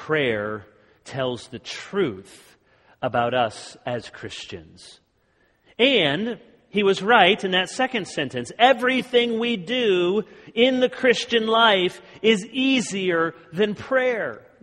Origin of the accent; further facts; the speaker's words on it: Michigan, United States; I'm from Michigan and I moved to the South.